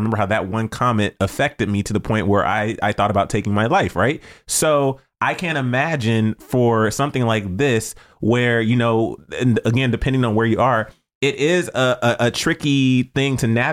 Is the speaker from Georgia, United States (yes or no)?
yes; Atlanta, Georgia, United States; Cause I remember, you know, 14 for me, it was around 13, 14 for me in Georgia, and I'm from Atlanta, but I was definitely in the suburbs and I was in a all black community.